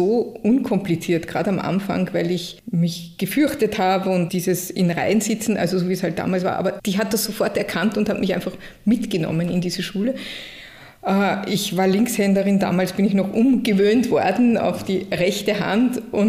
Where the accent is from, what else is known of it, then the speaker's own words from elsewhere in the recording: Krems, Lower Austria, Austria; ich komme ja aus Krems, aus einer Kleinstadt und war dann viel in Wiener Schulen.